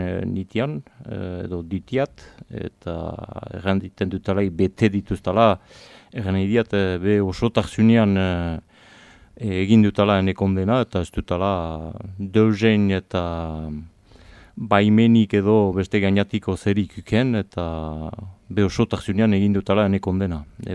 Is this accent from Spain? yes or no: no; Pagola, Nouvelle-Aquitaine, France; Bo, pagolara nuk sortzez, nuk dakizien bezala urdin eta nuk eta hoi hartino pagolan bizi izan